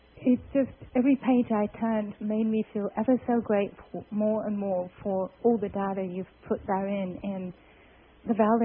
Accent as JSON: {"language": "English", "region": "Massachusetts", "country": "United States", "said": "That's because in America, I'm from Massachusetts."}